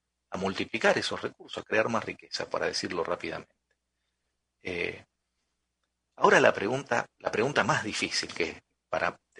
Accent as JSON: {"language": "Spanish", "country": "Argentina", "said": "Soy argentino, ya saben."}